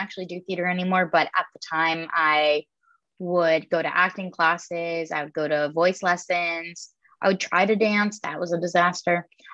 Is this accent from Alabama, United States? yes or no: no; Chappaqua, New York, United States; I grew up in Chappaqua, New York, which is about an hour, give or take, north of Manhattan.